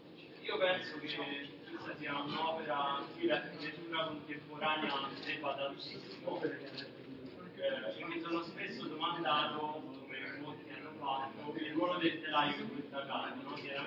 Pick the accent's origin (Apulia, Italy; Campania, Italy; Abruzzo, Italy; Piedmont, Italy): Campania, Italy; Io sono campano, quindi mi sono sempre chiesto questa cosa